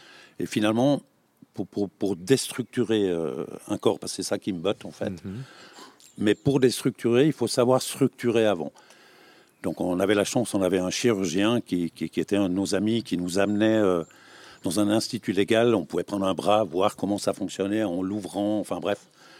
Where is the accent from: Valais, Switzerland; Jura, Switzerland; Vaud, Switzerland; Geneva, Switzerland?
Valais, Switzerland; Je suis valaisan